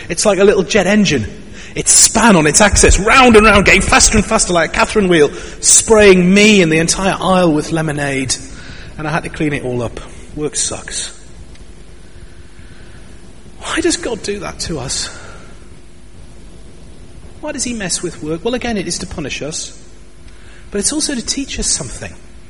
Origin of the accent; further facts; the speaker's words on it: North East England, United Kingdom; accent: Geordie; He had a stronger Geordie accent than me, and I couldn't understand half of what he said, even though I'm from the Northeast.